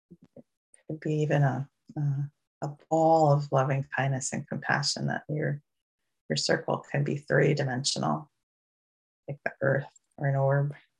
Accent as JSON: {"language": "English", "region": "New York", "country": "United States", "accent": "New York", "said": "That was my New York accent popping out."}